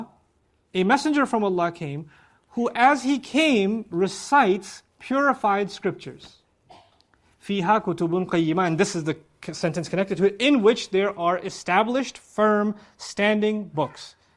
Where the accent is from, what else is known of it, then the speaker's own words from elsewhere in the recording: Pakistan; You know, I come from Pakistan.